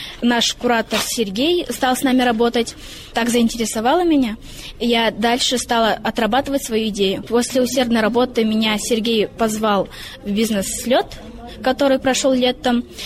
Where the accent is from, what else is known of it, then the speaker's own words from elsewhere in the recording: Sarashi, Perm Krai, Russia; я приехала из Бардамского района, из села Сараши.